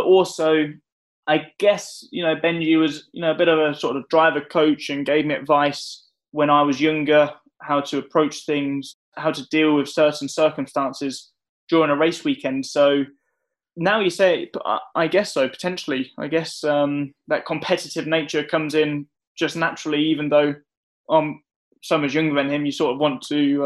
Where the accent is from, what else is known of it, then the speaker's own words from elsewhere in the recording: King's Lynn, East of England, United Kingdom; moved away as an adult; now in Milton Keynes, United Kingdom; I was born in King's Lynn, which is where Martin Brundle lives now. So I spent my first 16 years there. And when I was 18 years old, I moved out to... Well, I moved to Milton Keynes